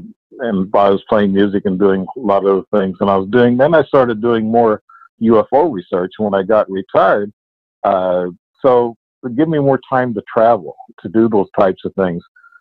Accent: Illinois, United States; I was born and raised here in Southern Illinois, and this is where most of my events happened.

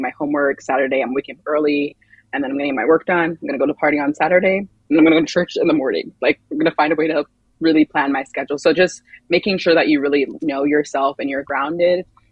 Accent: Maryland, United States; But I had a really great experience growing up in Maryland.

